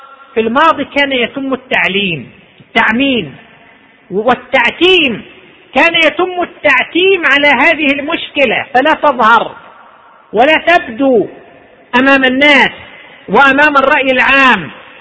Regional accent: Saudi Arabia; عندنا في المملكة العربية السعودية وزارة الشؤون الاجتماعية شكلت إدارة خاصة للحماية الاجتماعية للأسرة

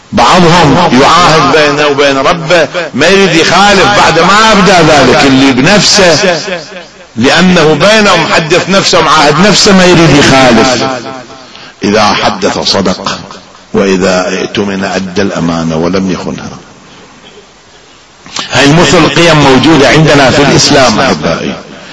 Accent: Iraq; مو هالشكل عندنا بالعراق، هالشكل كان او في ايران، ما ادري عندكم كيف

